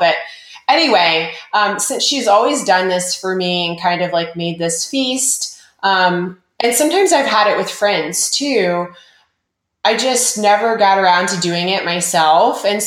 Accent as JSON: {"language": "English", "region": "Southern United States", "country": "United States", "said": "maybe I should lose my title as a Southerner"}